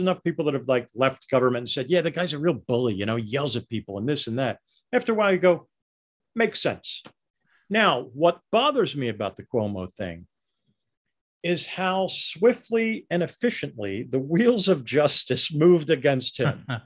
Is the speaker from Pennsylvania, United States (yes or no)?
yes; Pennsylvania, United States; Hey, listen, I will never forgive my home state of Pennsylvania for going red in 2016, ever.